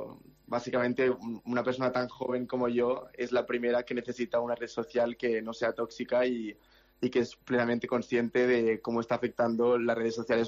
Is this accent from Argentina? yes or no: no; Reus, Catalonia, Spain; Soy catalán, de Reus.